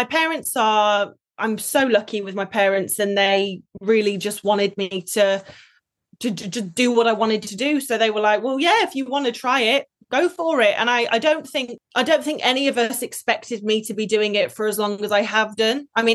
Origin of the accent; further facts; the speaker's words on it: United Kingdom; I'd always wanted to try Cunard, you know, being British.